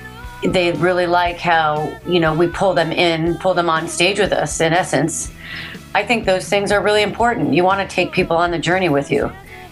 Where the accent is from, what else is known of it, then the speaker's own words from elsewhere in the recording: Orange, Connecticut, United States; now in Hermosa Beach, United States; I live in Hermosa Beach, California currently. I grew up in Orange, Connecticut on the East Coast.